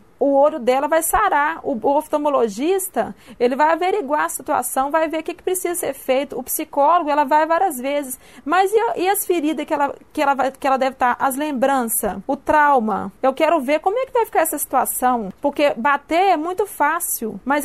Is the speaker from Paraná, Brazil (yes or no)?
no; Belo Horizonte, Minas Gerais, Brazil; now in Ubá, Brazil; Eu não tenho familiar dentro da cidade de Ubá, porque eu sou de Belo Horizonte.